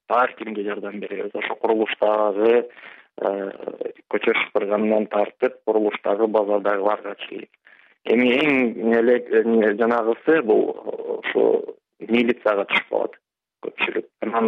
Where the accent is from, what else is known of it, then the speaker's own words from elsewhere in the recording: Nookat, Osh Region, Kyrgyzstan; moved away as an adult; also born or lived in Kobzhar; now in Novosibirsk, Russia; Ош областынын Малтак районунун Кобжар айылында төрөлгөнмүн. Нокатта болуп чоңоюп, Оштоо технологиялык университетте окуганмын. Анан эл катар эле ушул Россияга Новосибирск шаарына 2006-жылы иштеген келгенмин.